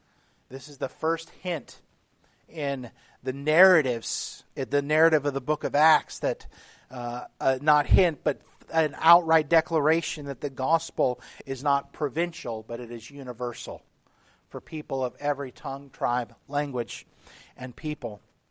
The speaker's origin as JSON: {"language": "English", "region": "Texas", "country": "United States", "said": "A spread that, you know, those of you know I'm from Texas, a spread that any boy from Texas or a southern state would look at and go, yum"}